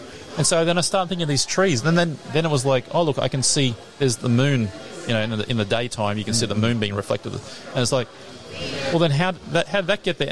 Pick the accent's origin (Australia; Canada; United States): Australia; So you're sitting here as an Australian in our secularness.